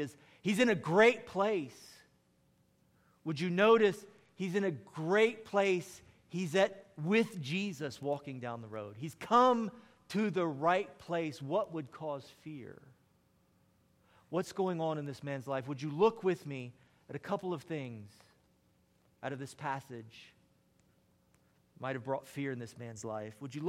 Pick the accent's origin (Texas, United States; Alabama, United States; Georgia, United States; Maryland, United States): Georgia, United States; I grew up in South Georgia, in the deep South